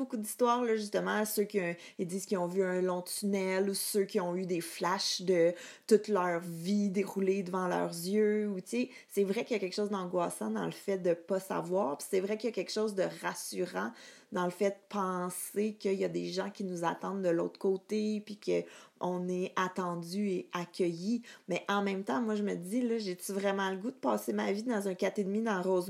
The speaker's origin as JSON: {"language": "French", "country": "Italy", "tie": "born there", "said": "J'attends qu'on puisse voyager à nouveau pour aller découvrir ma ville natale italienne"}